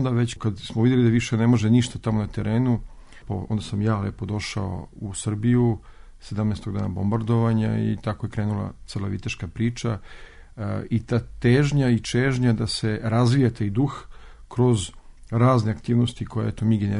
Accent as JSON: {"language": "Serbian", "town": "Paris", "region": "Île-de-France", "country": "France", "tie": "born or raised there", "said": "A ja sam sticam okolnosti živeo u Francuskoj, gde sam rođen, u Parizu, tamo proveo mnogo, mnogo vremena i decenija."}